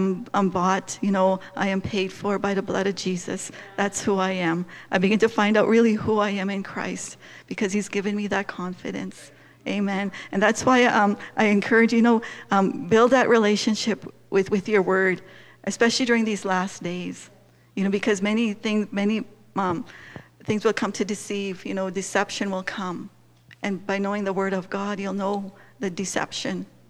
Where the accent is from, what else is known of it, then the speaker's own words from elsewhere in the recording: Saskatchewan, Canada; I grew up on the Kiskus First Nations, that's by Manitoba border by Kamsack, and very shy, very quiet.